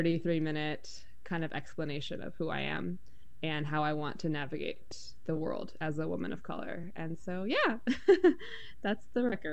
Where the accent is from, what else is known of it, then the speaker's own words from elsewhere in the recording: New York City, New York, United States; I grew up in New York City. You know, on my dad's side, I'm of Mexican and Akhenaten descent, and then on my mom's side, I'm Japanese and Taiwanese. And then I grew up in a big city